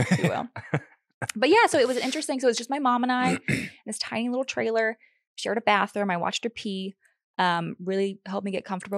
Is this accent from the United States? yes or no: yes; West Virginia, United States; So I grew up in West Virginia. I'm from West Virginia originally.